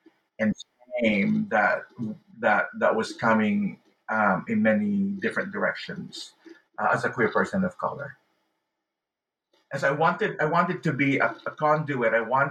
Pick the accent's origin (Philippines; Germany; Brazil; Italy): Philippines; now in United States; And that is really quite different from the way I felt growing up in the Philippines, or the way I felt when I was attending church in California